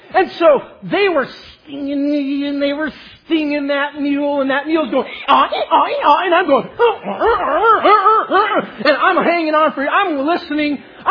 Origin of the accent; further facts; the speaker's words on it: Cortez, Colorado, United States; born there; I can ride a horse, and I was born in Cortez, Colorado.